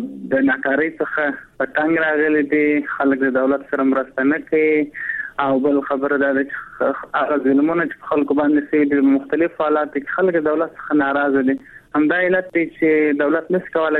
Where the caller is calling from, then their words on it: Kandahar, Afghanistan; زه پښتون یم کندهار هم تماس نیول